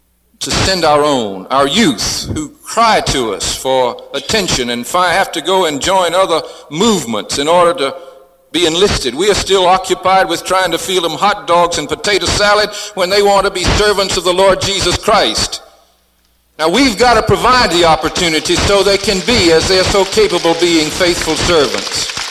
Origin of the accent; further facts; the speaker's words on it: the South, United States; accent: southern; And let it be understood in my most southern accent